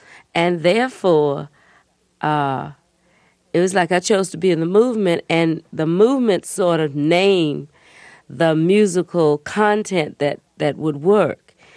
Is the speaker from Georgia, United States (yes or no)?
yes; Albany, Georgia, United States; born or raised there